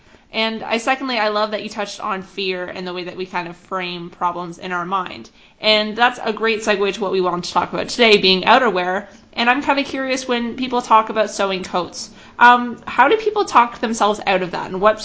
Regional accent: Waterloo, Ontario, Canada; I live in an area, I'm from Waterloo.

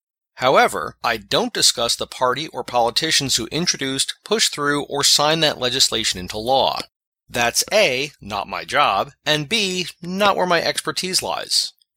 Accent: New York City, New York, United States; also born or lived in Albany, United States; I grew up in New York City and lived near Albany, New York for about 30 years.

